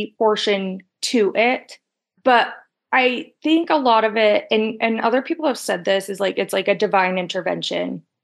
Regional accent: Calgary, Alberta, Canada; born there; I was adopted. I was born at the end of 91. I'm like right in between Christmas and New Year's. I was born in Calgary and adopted in Calgary.

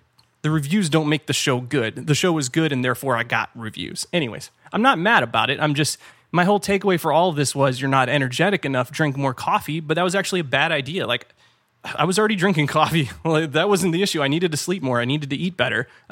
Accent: California, United States; I'm from California. I'm a little more laid back.

